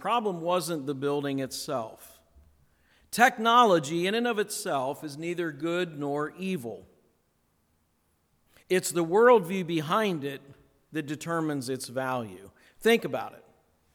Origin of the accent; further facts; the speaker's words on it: Akron, Ohio, United States; Actually, I grew up in Akron, Ohio